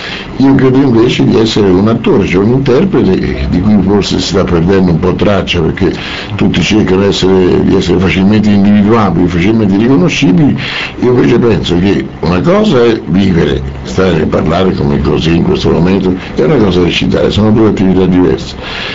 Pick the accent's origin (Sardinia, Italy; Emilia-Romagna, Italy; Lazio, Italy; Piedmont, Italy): Lazio, Italy; Rome; Io sono nato a Roma, ho vissuto a Roma, però mia mamma era di romagnola, mio papà era di Civita Castellana, diciamo Alto Lazio, e nessuno di loro parlava vernacolo